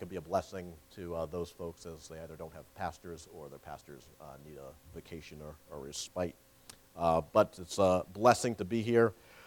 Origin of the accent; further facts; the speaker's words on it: Massachusetts, United States; now in Virginia Beach, United States; I grew up in Massachusetts, so we are familiar with this area. And in fact, once we got married, we lived in Massachusetts for a number of years before moving down to Virginia Beach, where we are now.